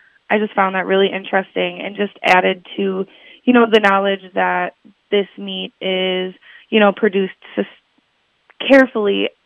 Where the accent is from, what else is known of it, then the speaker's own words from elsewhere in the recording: Plymouth, Wisconsin, United States; I am originally from Plymouth, Wisconsin. It's the cheese capital of Wisconsin, if I do believe so.